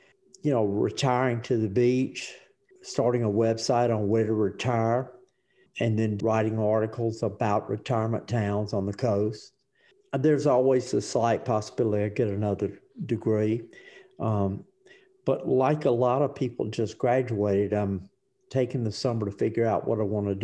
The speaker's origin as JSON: {"language": "English", "region": "South Carolina", "country": "United States", "tie": "born or raised there", "also_born_or_lived": "Georgia", "said": "So I was born in South Georgia and grew up in South Carolina."}